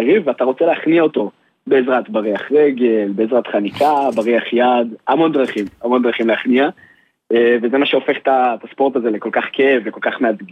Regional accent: Mevaseret Zion, Jerusalem District, Israel; אני ממבשרת ציון

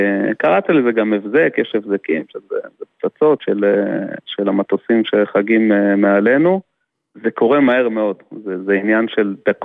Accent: Omer, Southern District, Israel; אני מעומר ליד באר שבע.

